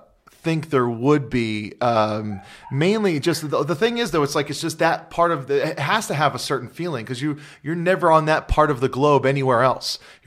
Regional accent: Hawaii, United States; Every time people go, oh, must have been so great growing up in Hawaii

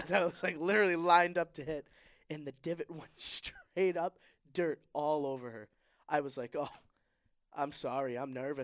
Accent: Salem, New Hampshire, United States; I am from New England, specifically the Salem, New Hampshire region.

